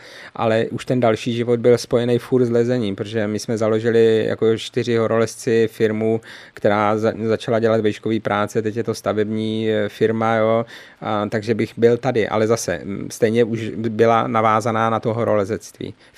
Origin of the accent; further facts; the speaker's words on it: Nové Město na Moravě, Vysočina Region, Czechia; já pocházím z Nového Města na Moravě, takže to je Vysočina českomoravská a my to tam máme ještě chudší